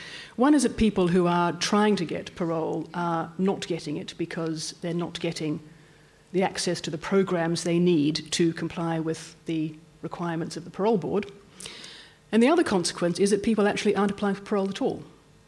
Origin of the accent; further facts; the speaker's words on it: Melbourne, Victoria, Australia; I grew up in Melbourne, but I spent the last 30 years out of the country